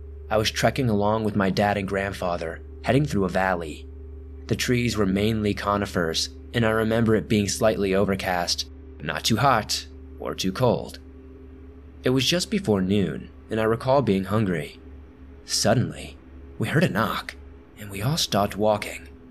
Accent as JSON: {"language": "English", "region": "Oklahoma", "country": "United States", "tie": "born or raised there", "also_born_or_lived": "Washington", "said": "When my parents divorced, I was just about 5 years old, and my mother got full custody of me, so I grew up in Oklahoma with her mainly."}